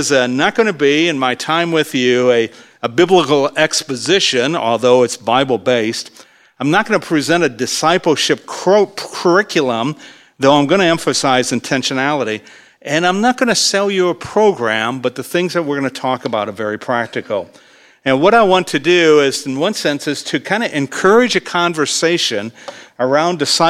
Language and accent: English; Columbus, Ohio, United States; But yeah, we're from Columbus, Ohio, and home of the Ohio State University.